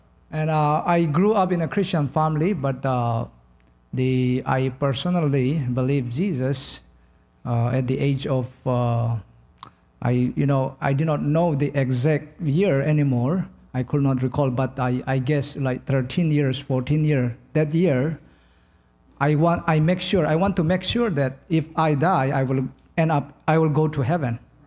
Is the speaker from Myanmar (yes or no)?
yes; Myanmar; I am from Burma, which is the Buddhist country.